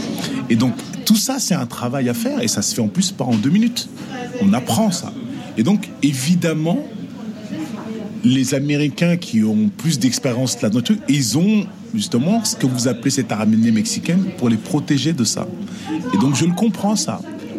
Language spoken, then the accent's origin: French; France; je suis français